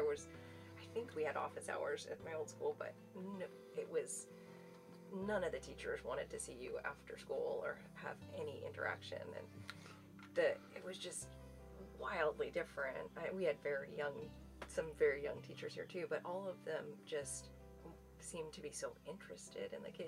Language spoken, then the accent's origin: English; Philadelphia, Pennsylvania, United States; For me, I came from Philadelphia, which at the time, I'm sure now the school is incredibly diverse, but at the time, I think I was the only one from the East Coast who had come.